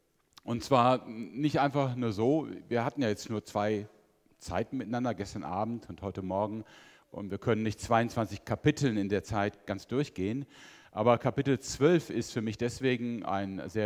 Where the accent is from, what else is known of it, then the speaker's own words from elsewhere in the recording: Mönchengladbach, North Rhine-Westphalia, Germany; Ich komme eigentlich aus Mönchengladbach, das ist meine Heimatstadt. Und wir Linksrheiner sind so ein bisschen berüchtigt für unseren Humor.